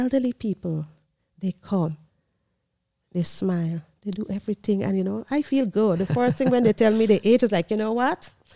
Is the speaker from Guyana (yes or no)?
yes; Guyana; I'm from Guyana, and that's in South America.